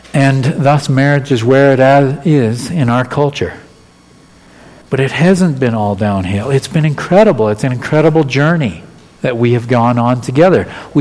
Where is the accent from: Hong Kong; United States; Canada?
Canada; Alberta; Beverly's from Ontario. I'm from Alberta. So I moved back to Alberta for me and to Alberta for Beverly and started our lives together.